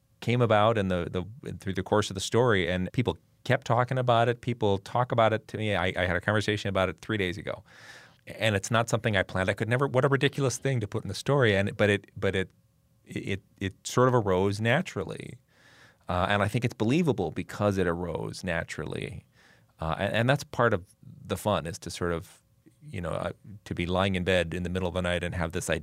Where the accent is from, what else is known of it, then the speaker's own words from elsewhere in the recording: Milwaukee, Wisconsin, United States; also born or lived in Seattle, United States; So I wrote a book about Milwaukee, which is easy because I grew up in Milwaukee. I live here now.